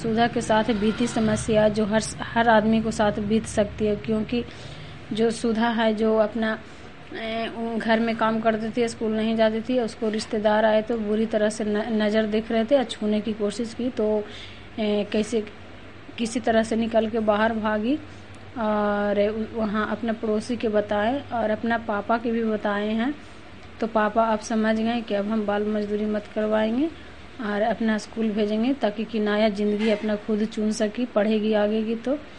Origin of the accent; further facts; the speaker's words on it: Chandi, Bihar, India; चंडीडी के रहने वाली हूँ। आज मैं चंडी पंचायत ग्राम चंडी जिला नालंदा राजबिहार।